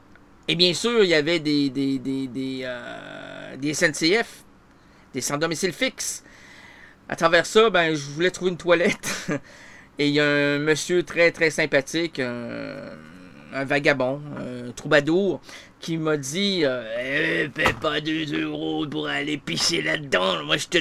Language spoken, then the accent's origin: French; Quebec, Canada; Non, non, mais moi, je suis un Québécois